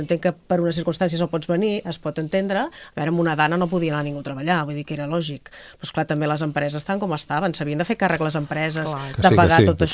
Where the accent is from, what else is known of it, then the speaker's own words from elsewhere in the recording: Girona, Catalonia, Spain; jo que sóc de Girona